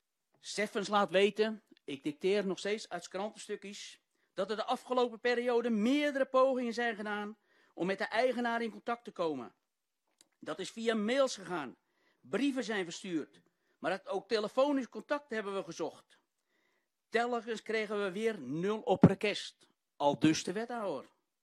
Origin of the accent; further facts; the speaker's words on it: Nieuw-Vennep, North Holland, Netherlands; en ik kom uit Nieuw-Vennep.